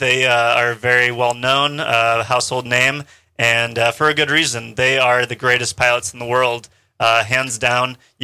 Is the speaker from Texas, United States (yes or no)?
yes; Austin, Texas, United States; I'm from Austin, Texas.